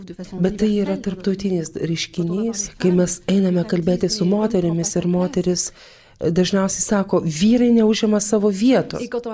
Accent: France; Lithuanian is a second language; aš kaip prancūzė

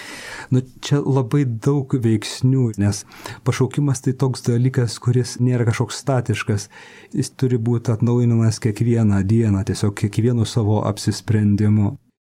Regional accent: Alytus, Alytus County, Lithuania; born there; Gimiau Alytui. Galbūt dzūkas, bet tėvai iš aukštaitijos krašto.

